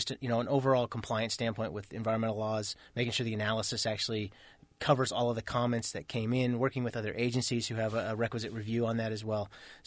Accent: West Coast, United States; I grew up on the West Coast, stomping around the Sierras, family reunions, hunting, fishing with my dad.

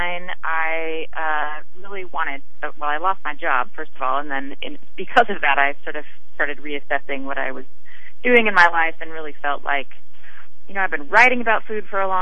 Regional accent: Oregon, United States; I'm from Oregon originally, and mm-hmm. I'm gonna get back home and moved to Portland, Oregon

